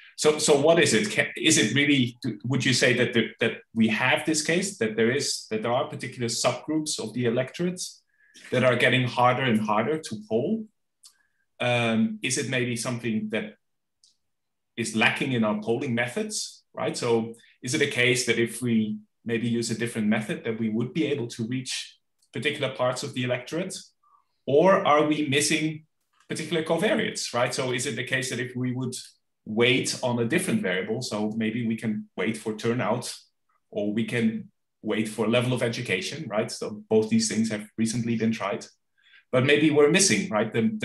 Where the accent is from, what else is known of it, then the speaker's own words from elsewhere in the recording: Netherlands; So I'm from the Netherlands, where we have at the moment 19 different parties in parliament.